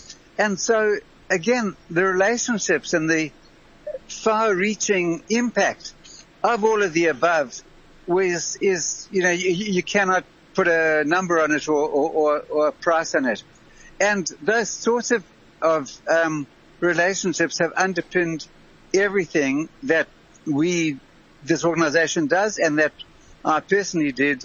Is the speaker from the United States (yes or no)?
no; Zimbabwe; born there; I was born in Zimbabwe, so there was the Z, the line worked.